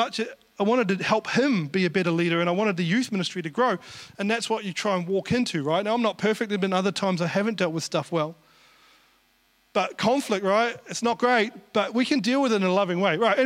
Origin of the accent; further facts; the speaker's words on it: Taranaki, New Zealand; I come from Taranaki, by the way, so we'd gone to Tauranga.